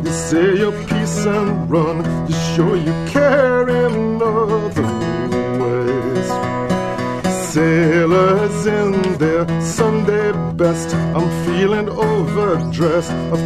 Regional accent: United Kingdom; now in Los Angeles, United States; And I come from Britain, where national radio is subsidized by the government, so you don't have to think about it.

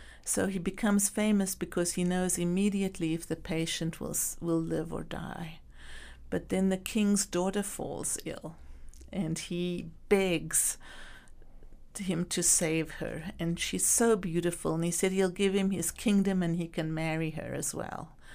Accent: South Africa; My parents were from Greece, and they immigrated to South Africa, and all the children were born in South Africa, and we went to, you know, British colonial schools.

